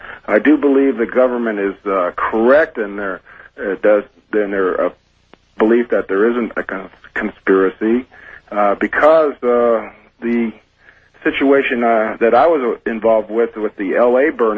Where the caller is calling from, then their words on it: Joshua Tree, California, United States; I'm from Joshua Tree.